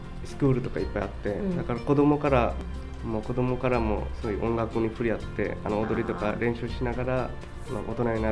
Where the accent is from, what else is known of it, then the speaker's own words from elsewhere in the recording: Bangladesh; Japanese is a second language; now in Sendai, Japan; バングラデシュ出身です。現在昭恵学院大学の3年生で勉強してます。仙台に来て6年です。日本に来ても6年です。ずっと仙台にいます。